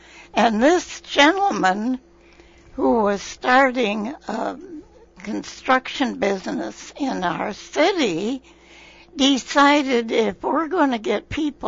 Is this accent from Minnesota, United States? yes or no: yes; Elmore, Minnesota, United States; now in Lake Havasu City, United States; I came from Minnesota, and we were business people back there ourselves in a city called Elmore. And the only, probably how you would recognize it, is that Walter Mondale came from there.